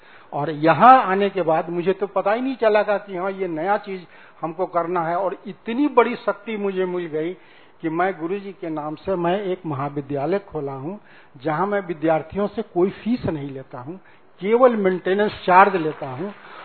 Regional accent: Motihari, Bihar, India; मैं मोतिहारी बिहार से हूँ

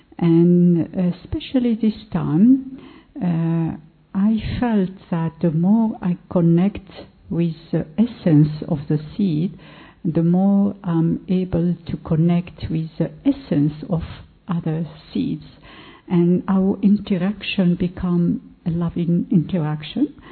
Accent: Oman; English is a second language; from Oman.

